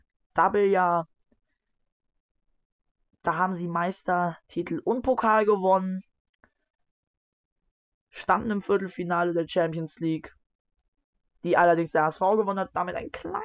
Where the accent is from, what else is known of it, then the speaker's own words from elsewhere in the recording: Hamburg, Germany; Ich bin Hamburger, ich fiebere für Hamburg